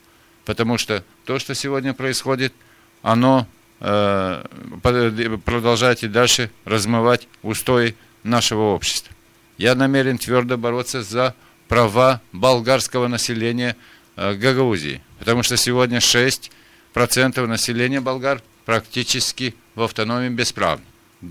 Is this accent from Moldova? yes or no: yes; Kirsovo, Gagauzia, Moldova; Но то, что происходит сегодня в селе Кирсово, в моем родном селе, не поддается никакому анализу.